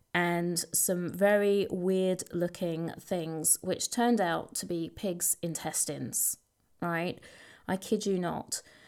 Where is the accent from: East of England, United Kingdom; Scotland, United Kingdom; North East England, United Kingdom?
East of England, United Kingdom; accent: Essex; this inner voice just said to me, "This just ain't right." In my classic Essex accent.